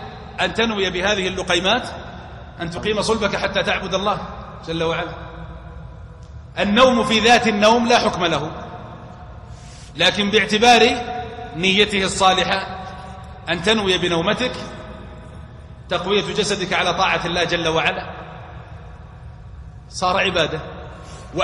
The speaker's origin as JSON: {"language": "Arabic", "region": "Hejaz", "country": "Saudi Arabia", "said": "يعني ليس من عادتي أن أكله، ما غير معروف عندنا في الحجاز"}